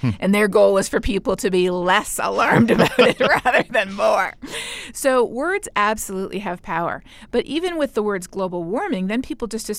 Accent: Canada; My home country of Canada

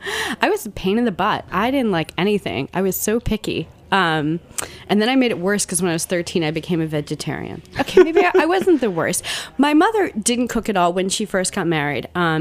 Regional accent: New Jersey, United States; I grew up in Central Jersey.

